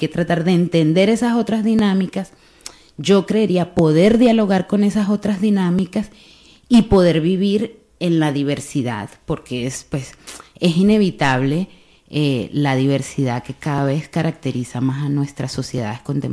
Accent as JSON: {"language": "Spanish", "town": "Bilbao", "region": "Basque Country", "country": "Spain", "tie": "born or raised there", "said": "como bilbaínos, como que hemos nacido aquí, hemos estado toda la vida aquí"}